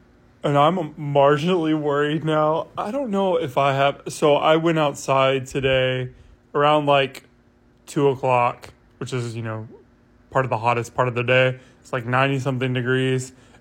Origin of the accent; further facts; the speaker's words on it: Texas, United States; now in Southern California, United States; I grew up in Texas. I know what heat is like.